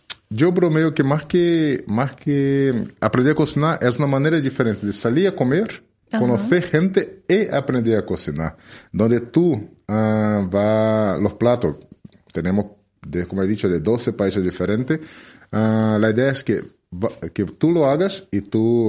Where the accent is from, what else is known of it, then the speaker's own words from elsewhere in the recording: Rio de Janeiro, Brazil; now in Murcia, Spain; yo vengo de Río, donde he tenido tres restaurantes